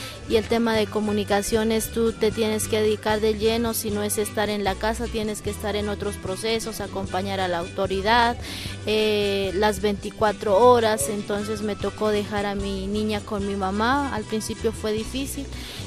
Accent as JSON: {"language": "Spanish", "region": "Cauca", "country": "Colombia", "said": "vengo de Colombia, del departamento del Cauca, del suroccidente de Colombia, mi pueblo, territorio ancestral del pueblo Misak, originalmente conocidos como Hijos del Agua."}